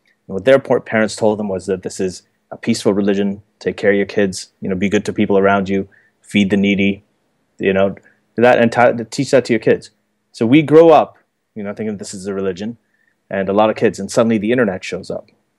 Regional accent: Saudi Arabia; this is kind of what I talked to people about when I was growing up in Saudi Arabia, because over there I couldn't really tell them there's no God.

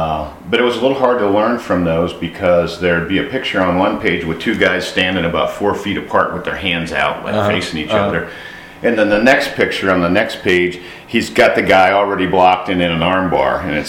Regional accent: Pekin, Illinois, United States; So so I grew up in Pekin, and I had thought about going to Peoria

